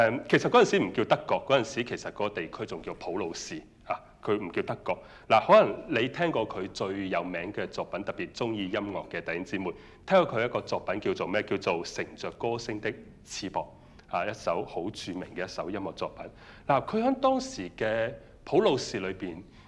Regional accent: China; 我是在中国大陆里面成长的

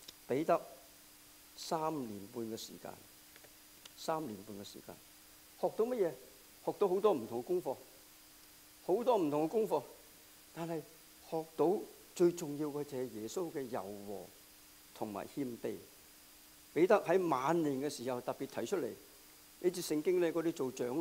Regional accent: China; 这个呢是由内到外，由我们中国人或者是中国大陆出来所讲的说话

